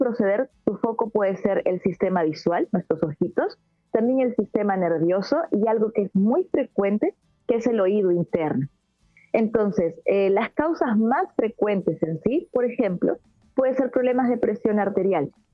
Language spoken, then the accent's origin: Spanish; Lima, Peru; Mire, yo soy de Lima, Perú, pero en esta oportunidad, pues, soy misionera, pero me tocó quedarme aquí en Lima por un tiempito.